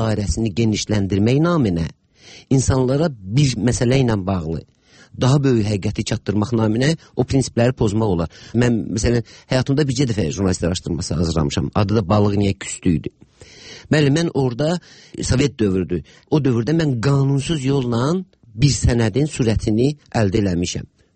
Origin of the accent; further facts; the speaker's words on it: Baku, Azerbaijan; Və mən çox uşaq yaşlarından Bakıda böyümüşəm. Belə hesab eləyək ki, mən bir yuxusunda haranı görürsə oralıdır, mən yuxumda Bakını görürəm.